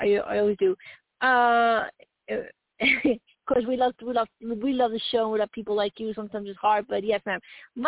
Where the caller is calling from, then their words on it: Arizona, United States; from Arizona.